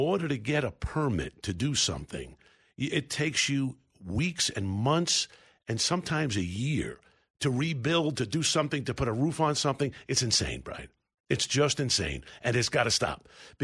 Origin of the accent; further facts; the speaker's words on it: New York, United States; now in California, United States; It's as much as a community as it was when I grew up in New York. And it's hard sometimes to find a neighborhood, right, in California.